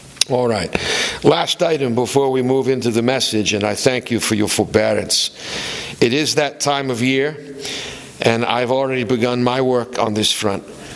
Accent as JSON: {"language": "English", "town": "Boston", "region": "Massachusetts", "country": "United States", "said": "I come from Boston. We're downtown types."}